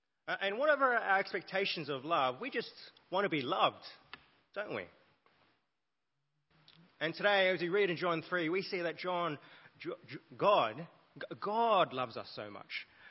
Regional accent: Australia; When I was young, growing up in Australia, I wanted my mum to buy me new clothes.

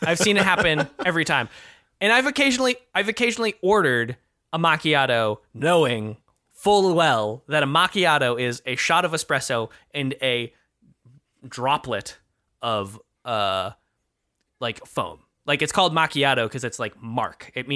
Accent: Massachusetts, United States; I grew up in Massachusetts.

